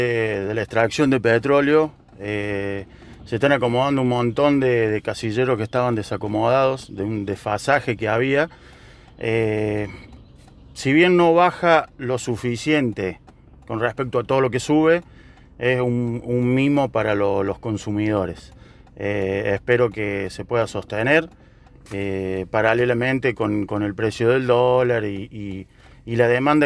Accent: Villa María, Córdoba, Argentina; Sí, porque yo trabajo en Neuquén, soy de acá de Villa María.

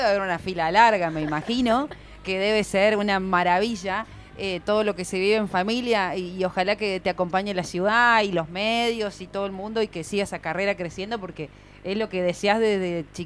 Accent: Villa María, Córdoba, Argentina; quiero decirles que soy de Villa María.

